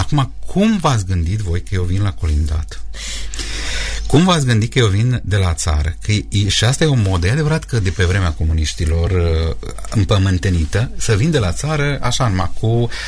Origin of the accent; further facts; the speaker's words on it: Bârlibaș, Romania; eu provin din Bârlibaș, Bârlibașul era un sat cu poate 70-80 de case cândva.